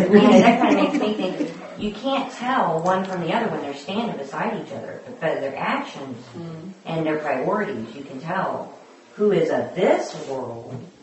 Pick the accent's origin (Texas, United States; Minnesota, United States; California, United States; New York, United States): Texas, United States; I'm from West Texas, and you could tell of the Hispanic people around.